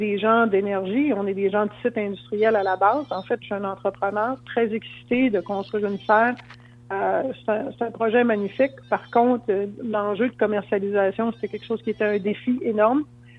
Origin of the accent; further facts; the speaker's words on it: Quebec, Canada; c'est excessivement important de faire un lien avec le fait qu'on est Québécois et qu'on est fiers de l'être.